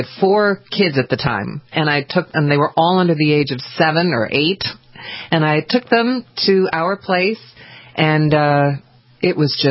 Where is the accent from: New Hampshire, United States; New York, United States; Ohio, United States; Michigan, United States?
New York, United States; I said, what do you mean, uh-oh? I'm from New York. What does this mean?